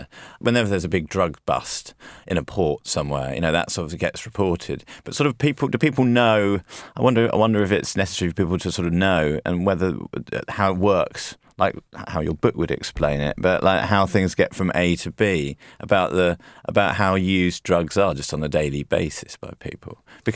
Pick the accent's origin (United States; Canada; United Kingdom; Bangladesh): United Kingdom; we're British